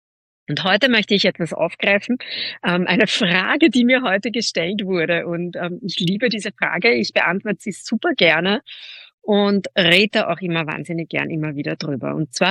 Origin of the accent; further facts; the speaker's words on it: Austria; würde man bei uns in Österreich sagen.